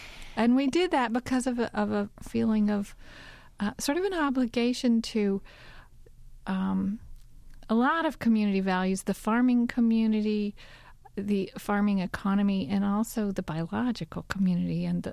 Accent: Kentucky, United States; We moved to southwestern Virginia for a lot of reasons. It's very near where I grew up in Kentucky.

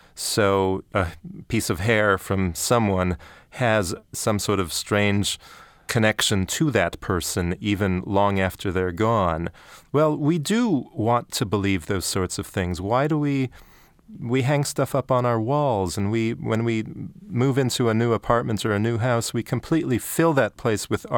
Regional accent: Canada; growing up in Canada, after a while, it became almost normal that, you know, a lot of Canadians were hyphenated Canadians.

